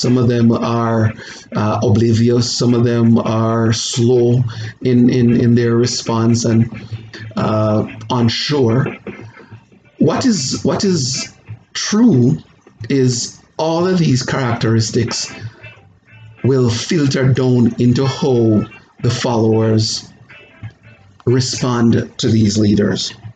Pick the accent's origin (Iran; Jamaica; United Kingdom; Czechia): Jamaica; now in Canada; I'm originally Jamaican. Now I live in Canada. We're, you know, very close to the United States.